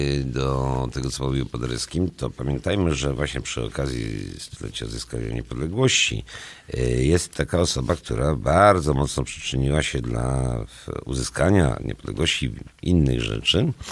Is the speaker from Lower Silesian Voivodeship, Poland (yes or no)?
yes; Wałbrzych, Lower Silesian Voivodeship, Poland; born there; a nawet mojego Wałbrzycha, gdzie się urodziłem, w latach jeszcze 70.